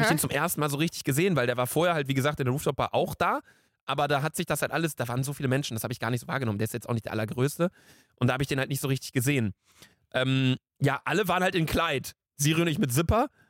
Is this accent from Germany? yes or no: yes; Bielefeld, North Rhine-Westphalia, Germany; aber wir kommen halt auch aus Bielefeld, so, ne, muss man halt auch sagen.